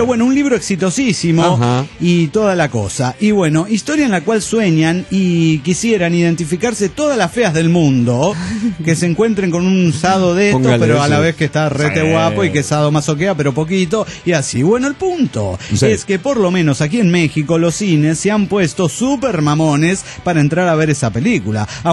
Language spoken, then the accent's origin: Spanish; Cochabamba, Bolivia; de Cochabamba, Bolivia.